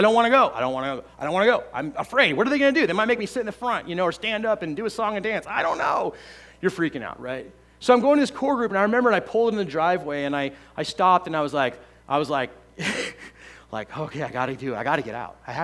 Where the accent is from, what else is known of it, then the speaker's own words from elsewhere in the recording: United States; And I'm very proud to be American.